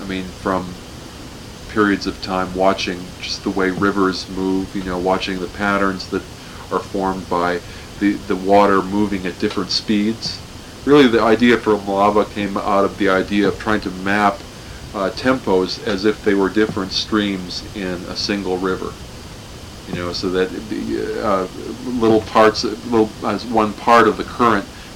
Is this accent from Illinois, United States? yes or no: yes; Chicago, Illinois, United States; And I grew up in on the South Side, so there was a lot of black music around.